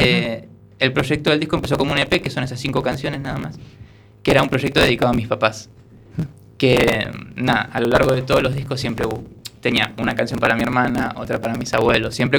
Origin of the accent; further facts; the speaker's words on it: Argentina; tengo 24, como decías antes, soy de Argentina, compatriota de Fede